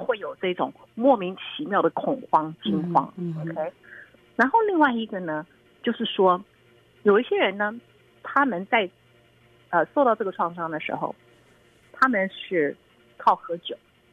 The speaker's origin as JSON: {"language": "Chinese", "country": "China", "said": "那我们中国人呢，他们这里呢也特别的去查一下啊，比如说中国人里头呢，我们也是从以前，对不对，文化大革命啊，还有天灾啊，人祸啊，各式各样的"}